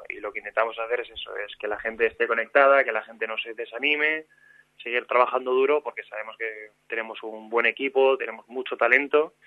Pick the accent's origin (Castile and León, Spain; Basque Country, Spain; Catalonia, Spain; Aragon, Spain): Basque Country, Spain; Somos vascos los dos, sí.